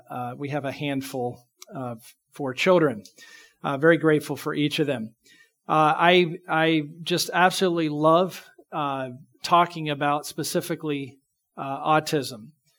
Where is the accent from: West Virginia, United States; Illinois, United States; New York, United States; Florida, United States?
West Virginia, United States; Charleston; I actually grew up in Charleston, West Virginia. So I'm a Hick